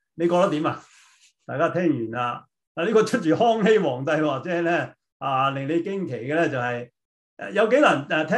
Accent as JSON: {"language": "Chinese", "country": "Hong Kong", "said": "就是我們香港人熟悉的"}